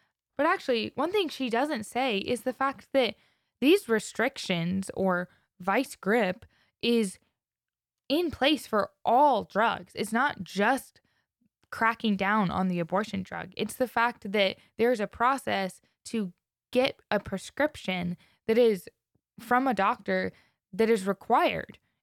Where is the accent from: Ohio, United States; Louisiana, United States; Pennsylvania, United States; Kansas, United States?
Ohio, United States; I'm going to pick on my home state of Ohio in this episode